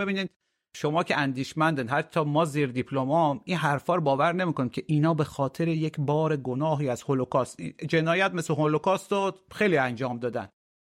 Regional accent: Iran; حتی به عنوان یک ایرانی که از منطقه میام

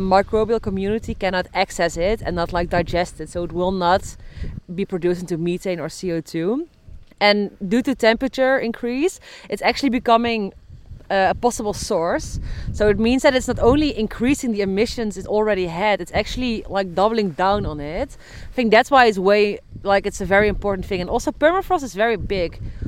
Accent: Netherlands; I'm from the Netherlands and I am currently doing my master's conservation and restoration ecology at the Radboud University in Nijmegen, which is in the Netherlands.

